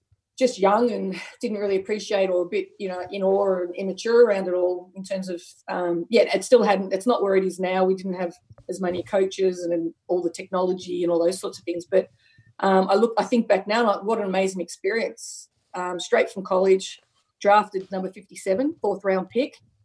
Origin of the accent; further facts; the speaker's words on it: Australia; I don't think anybody knows I was from Australia because I'd always said from LSU. So as a first Australian there